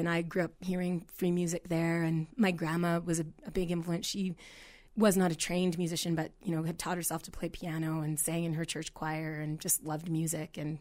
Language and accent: English; Montreal, Quebec, Canada; now in Chicago, United States; I grew up in Montreal, Quebec, Canada. So I'm the imposter. I'm … that's a Canadian.